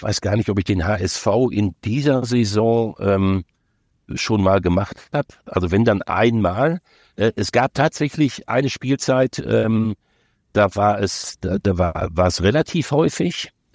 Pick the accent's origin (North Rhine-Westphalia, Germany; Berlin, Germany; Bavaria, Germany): North Rhine-Westphalia, Germany; Ich bin ja groß geworden in der Nähe von Dortmund